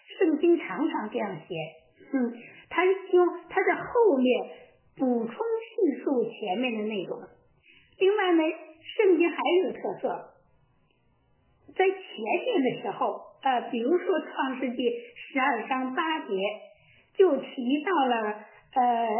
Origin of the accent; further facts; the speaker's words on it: Shijiazhuang, Hebei, China; 这个比如我来自那个石家庄